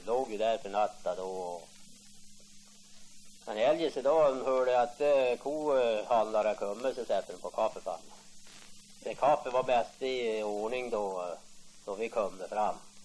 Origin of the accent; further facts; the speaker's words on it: Tärna, Västerbotten County, Sweden; då vi säger vi kommer från Tärna